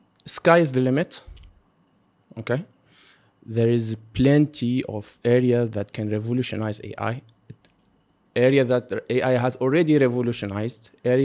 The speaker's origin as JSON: {"language": "English", "country": "Tunisia", "said": "I'm from Tunisia. We are actually both Tunisian."}